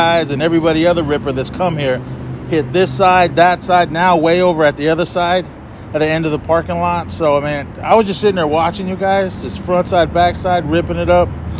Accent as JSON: {"language": "English", "town": "Oakland", "region": "California", "country": "United States", "tie": "born or raised there", "said": "My hometown, Oakland, California."}